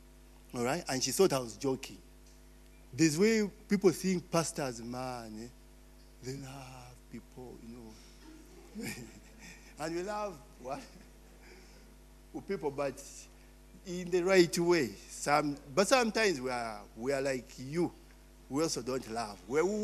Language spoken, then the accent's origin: English; Kampala, Central Region, Uganda; also born or lived in Buganda; I was born in Buganda. I grew up in Kampala.